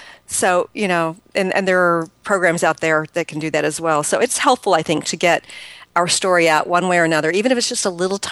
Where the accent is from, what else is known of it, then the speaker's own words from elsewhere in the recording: Woodinville, Washington, United States; another workshop here at my hometown here in the Seattle area. It's Woodinville, Washington.